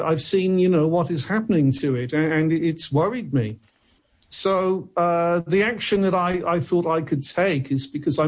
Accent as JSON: {"language": "English", "town": "Cardiff", "region": "Wales", "country": "United Kingdom", "also_born_or_lived": "Tenerife", "moved": "yes", "lives_now": "Portugal", "said": "Well, I'm originally from Wales. I'm from Cardiff in Wales. I went to live in Tenerife in the Canary Islands for 9 years, and then I moved to Portugal, and I've been here for the last six."}